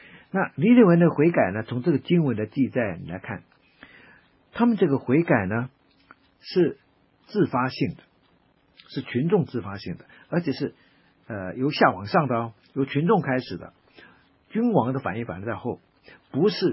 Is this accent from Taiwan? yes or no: no; China; 那我们中国人就称之为好像天狗啊，天狗把太阳吃掉了。